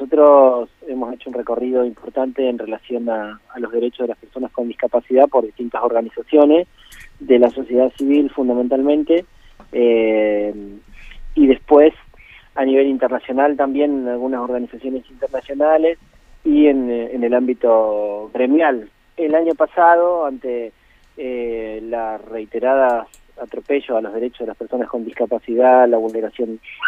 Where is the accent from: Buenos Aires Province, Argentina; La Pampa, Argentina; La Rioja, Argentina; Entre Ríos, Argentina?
Entre Ríos, Argentina; Concepción del Uruguay; also born or lived in Villaguay; now in Buenos Aires, Argentina; Sí, nací en Villaguay en realidad. Ajá. Pero viví la mayor parte de mi vida de niño joven, digamos, en Concepción del Uruguay hasta que después decidí instalarme en Buenos Aires, pero bueno, en mi ciudad, mi espacio es Concepción del Uruguay y tengo todos mis hermanos allí en esa ciudad.